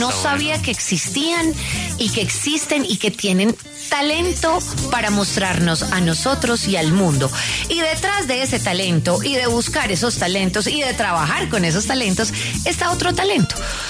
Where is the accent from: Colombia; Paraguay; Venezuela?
Colombia; hoy estamos hablando de lo que nos une como colombianos.